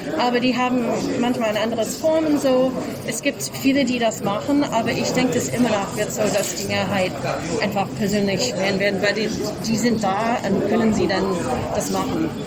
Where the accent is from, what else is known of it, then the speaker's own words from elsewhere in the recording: Massachusetts, United States; German is a second language; now in Munich, Germany; Ich komme ursprünglich aus den USA, aus Massachusetts.